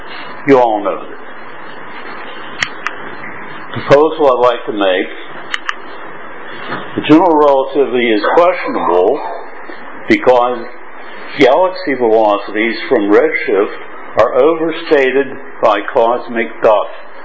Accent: United States; now in Hong Kong; I'm an American living in Hong Kong and Berlin.

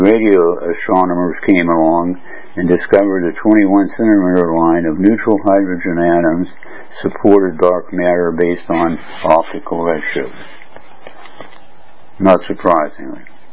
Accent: United States; now in Hong Kong; I'm an American living in Hong Kong and Berlin

